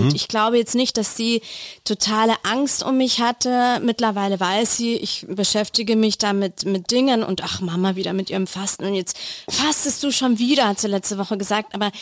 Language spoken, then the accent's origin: German; Bavaria, Germany; Da wo ich herkomme in Bayern, sagt man ja auch immer so, ja, gell, servus